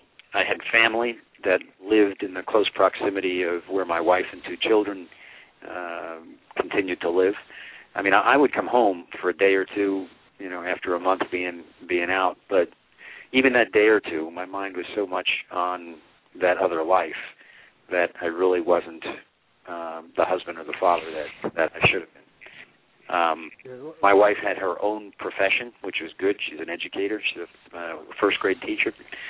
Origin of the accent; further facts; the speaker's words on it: New York, United States; I grew up in New York, and in the beginning of my book, I talk about the fact that my grandfather used to be part of a crew that worked for Lucky Luciano in New York.